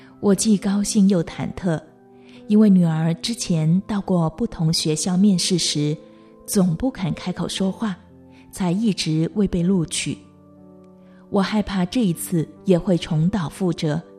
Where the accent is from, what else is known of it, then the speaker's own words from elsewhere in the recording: China; moved away as an adult; now in Hong Kong; 我在国内出生和成长，自小接受无神论和进化论教育，